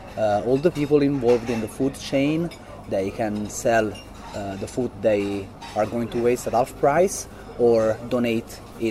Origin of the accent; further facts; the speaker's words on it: Florence, Tuscany, Italy; English is a second language; I'm from Florence, I'm 33 years old